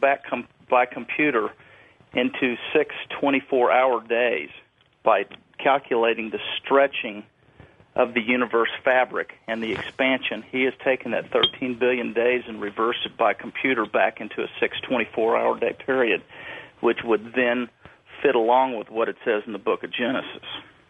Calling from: Germantown, Tennessee, United States; I'm calling from Germantown, Tennessee, and hey.

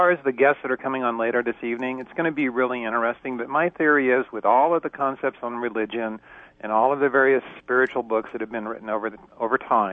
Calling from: Kalispell, Montana, United States; Oh, Kalispell, Montana.

